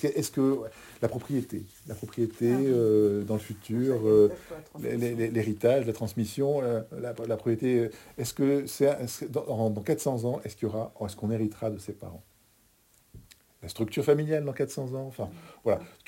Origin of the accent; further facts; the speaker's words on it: France; now in Belgium; j'ai vécu beaucoup plus longtemps en Belgique qu'en France. Et on me dit, est-ce que je suis français? Moi, j'aime pas dire que je suis français. Pourtant, je le suis.